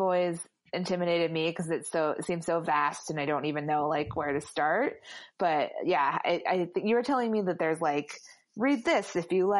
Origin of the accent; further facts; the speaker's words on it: Mansfield, Ohio, United States; Well, I just went Mansfield, Ohio, still in Ohio, to, this is my hometown's gay bar that definitely did not exist when I was growing up here